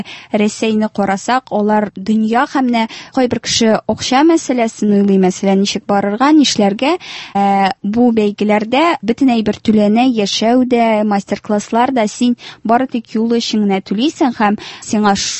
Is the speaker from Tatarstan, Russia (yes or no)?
yes; Arsk, Tatarstan, Russia; Әйе, мин Арчадан.